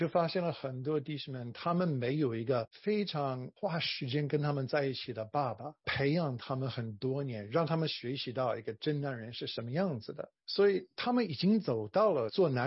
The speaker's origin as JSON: {"language": "Chinese", "country": "United States", "second_language": "Chinese", "lives_now": "China", "said": "因为中文是世界上的最难学的语言，对我们美国人来说。"}